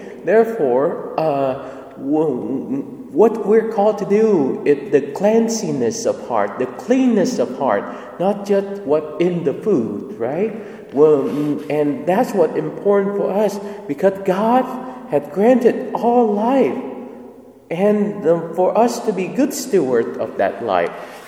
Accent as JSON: {"language": "English", "country": "Vietnam", "tie": "born or raised there", "said": "growing up in Vietnam, which is a predominantly Buddhist country."}